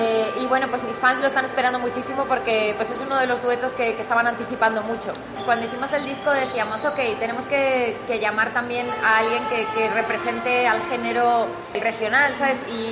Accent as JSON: {"language": "Spanish", "region": "Community of Madrid", "country": "Spain", "tie": "born there", "said": "Pasa que yo nací en Madrid, en la sierra"}